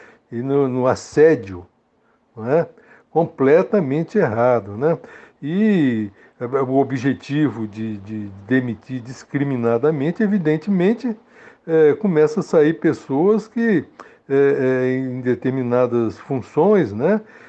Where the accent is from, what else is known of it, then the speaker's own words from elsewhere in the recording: Brazil; Quem tem de desenvolver o Brasil somos nós, brasileiros, e que temos de defender as nossas coisas, os nossos recursos naturais.